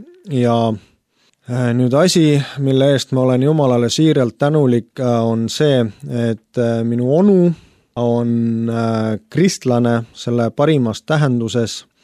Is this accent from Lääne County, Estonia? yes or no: no; Tallinn, Harju County, Estonia; ma kasvasin Lasnamäel